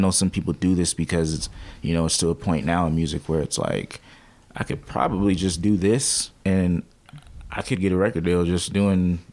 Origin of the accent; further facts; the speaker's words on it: Fairfield, United States; I'm from Fairfield, you know, I just spelled it F-A-I-R-A-O-H, Fairfield.